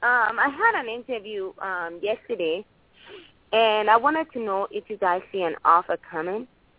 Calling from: Chicago, Illinois, United States; Chicago. Yes.

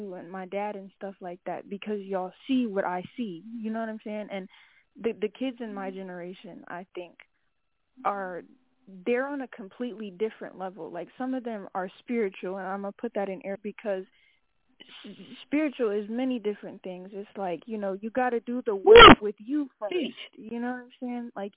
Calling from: North Carolina, United States; I'm calling from North Carolina.

